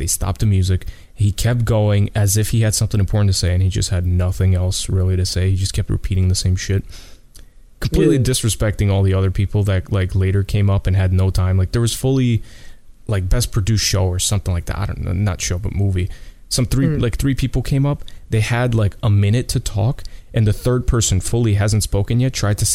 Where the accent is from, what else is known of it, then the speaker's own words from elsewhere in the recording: United States; As people know, I'm an American.